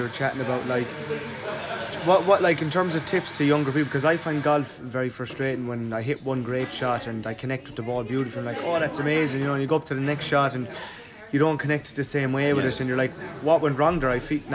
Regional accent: Ireland; I think Ireland, like, do you know, for population and everything like that, like, we produce a lot of really good golfers.

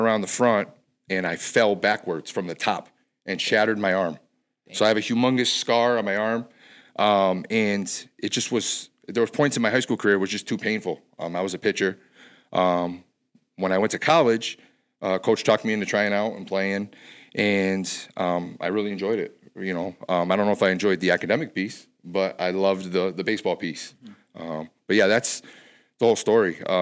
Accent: Agawam, Massachusetts, United States; So I grew up in Agawam, Mass. It's about 10 minutes from here.

